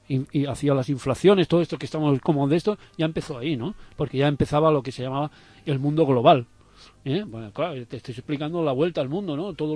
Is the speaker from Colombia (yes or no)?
no; Spain; yo cuando era pequeño, pues aquí en España, esto que llamamos España